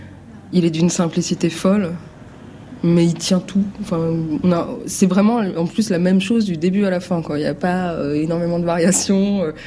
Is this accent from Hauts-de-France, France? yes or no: no; Maisons-Alfort, Île-de-France, France; qui vient de Maison Alfort.